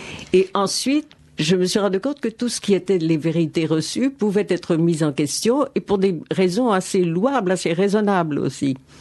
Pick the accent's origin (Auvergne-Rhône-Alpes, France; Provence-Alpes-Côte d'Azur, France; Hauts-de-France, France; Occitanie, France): Auvergne-Rhône-Alpes, France; Lyon; born there; Tout à fait, oui. Je suis née à Lyon.